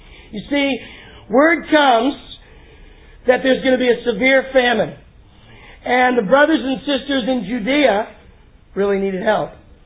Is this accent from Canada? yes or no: no; Texas, United States; But I grew up in East Texas.